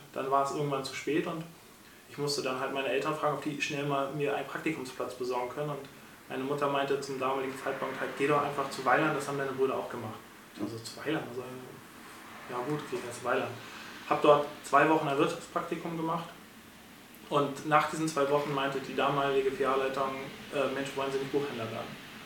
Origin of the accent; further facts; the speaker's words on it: Lübeck, Schleswig-Holstein, Germany; Ich bin gebürtiger Lübecker, 1981 hier im Marienkrankenhaus geboren.